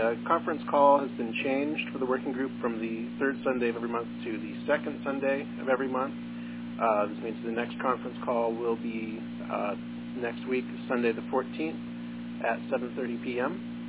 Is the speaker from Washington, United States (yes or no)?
no; California, United States; from Santa Clara County.